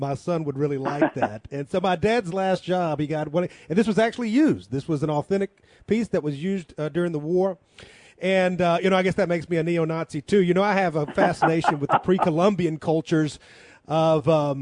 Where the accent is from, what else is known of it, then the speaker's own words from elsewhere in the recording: United States; So I'm an American, and two Americans in front of me